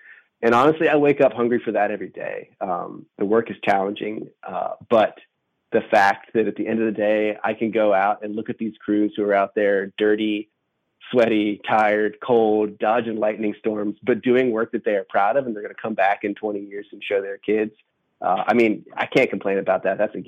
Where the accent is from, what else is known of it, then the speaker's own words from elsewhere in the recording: Harrisonburg, Virginia, United States; I grew up here just outside of Harrisonburg, Virginia, really interested in the outdoors as a kid